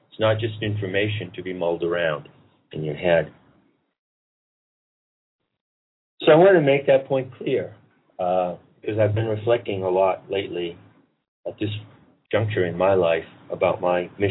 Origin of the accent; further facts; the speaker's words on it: Maine, United States; I'm the kid from Maine, you know.